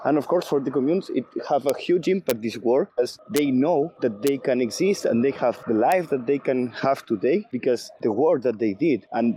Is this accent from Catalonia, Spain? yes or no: yes; Catalonia, Spain; English is a second language; So for me also, I'm from Catalonia